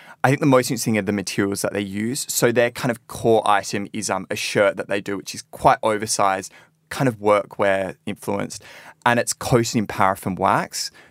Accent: Perth, Western Australia, Australia; I've found an amazing designer from Perth, which is my hometown.

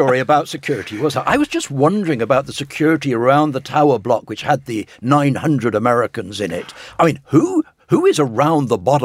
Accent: England, United Kingdom; I'm an Englishman

